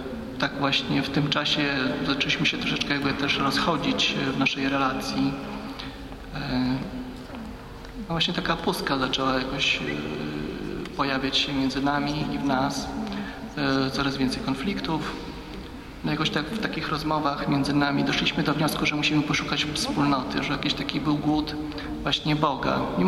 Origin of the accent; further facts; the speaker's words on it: Gołdap, Warmian-Masurian Voivodeship, Poland; Ja pochodzę z Gołdapi